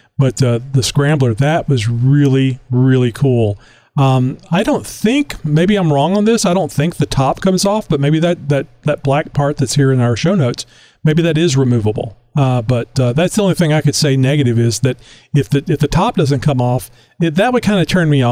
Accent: Texas, United States; because I'm a Texan. I've always lived in Texas.

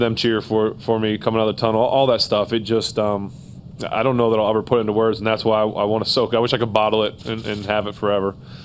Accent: Ohio, United States; born there; I was born in Ohio, but I live here and I'll always be here.

